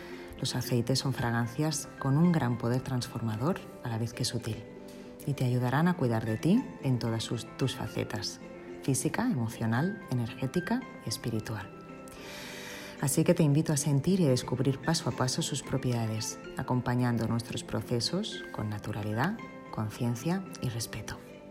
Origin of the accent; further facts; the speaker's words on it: Barcelona, Catalonia, Spain; now in Menorca, Spain; soy barcelonesa, aunque actualmente estoy residiendo en Menorca. Soy madre de 4 hijos